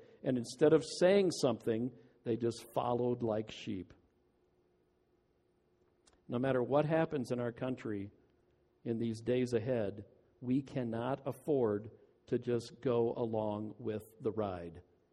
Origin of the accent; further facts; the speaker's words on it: Midwest, United States; I came from the Midwest. When they said it's going to rain, it was going to rain.